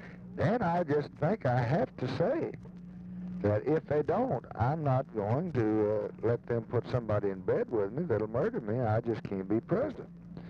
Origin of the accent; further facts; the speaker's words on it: the South, United States; I'm a Southerner.